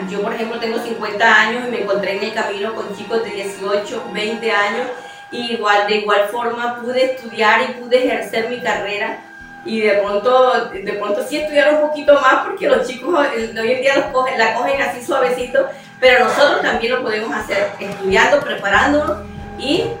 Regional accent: Cesar, Colombia; moved away; No soy sabanera, soy del departamento del Cesar, soy desplazada y estoy aquí desde hace 27 años, 29 años

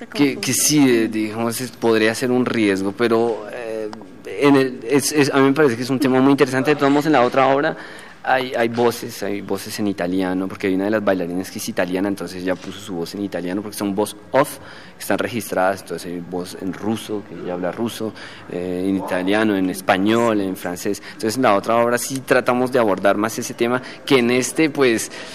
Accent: Colombia; moved away as an adult; deja el testimonio de lo que fue irme de Colombia y el por qué yo me fui de Colombia, que era como una búsqueda artística, ¿no?, hacia Europa. Entonces es como ese testimonio de ese hecho, de yo, colombiano, estudiante que se va a Europa

